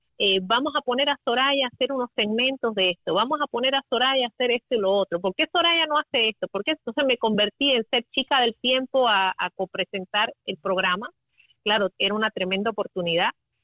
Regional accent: Puerto Rico; yo vengo de Puerto Rico, yo tengo mi demo y yo quiero que usted me vea

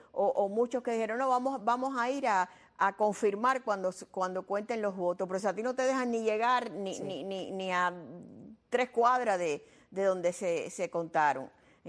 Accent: Cuba; como cubana.

